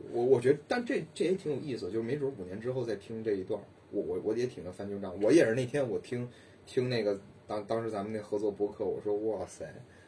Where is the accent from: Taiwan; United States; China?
China; 我在中国长大